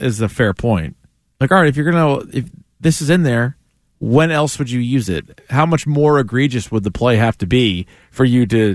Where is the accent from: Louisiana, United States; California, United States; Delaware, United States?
California, United States; Los Angeles; I'm from Los Angeles, and we love that we're getting two teams.